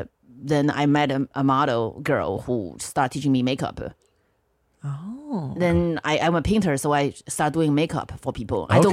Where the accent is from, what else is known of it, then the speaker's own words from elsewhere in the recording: northern China, China; I grew up in China in the 90s. There's the one child policy.